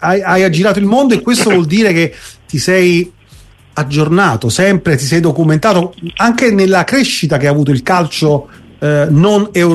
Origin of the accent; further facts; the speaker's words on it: Naples, Campania, Italy; da napoletano